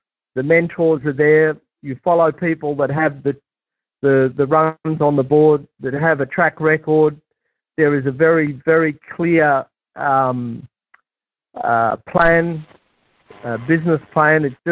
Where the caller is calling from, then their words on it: Melbourne, Victoria, Australia; I'm calling from Melbourne, Australia.